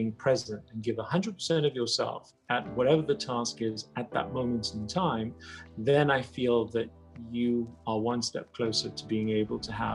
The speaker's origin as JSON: {"language": "English", "region": "London", "country": "United Kingdom", "tie": "born or raised there", "also_born_or_lived": "Iran", "said": "I was actually born in Iran, so I wasn't born in London. We left Iran when I was very young. I was 3 years old when we left. So yes, I was raised in London."}